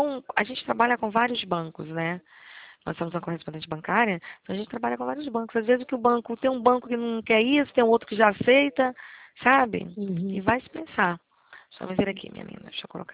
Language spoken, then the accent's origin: Portuguese; Northeast Region, Brazil; Eu sou do Nordeste também. Sei o que é isso.